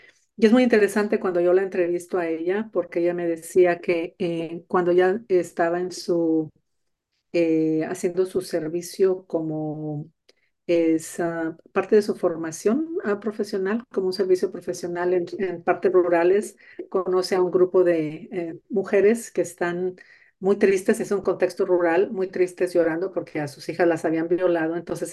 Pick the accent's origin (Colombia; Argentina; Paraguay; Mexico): Mexico; Monterrey, Nuevo León; Yo soy originaria de Monterrey, en Nuevo León